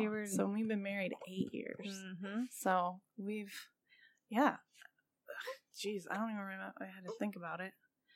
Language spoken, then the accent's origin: English; Buchanan, Michigan, United States; Yeah, and I grew up in Buchanan, like you.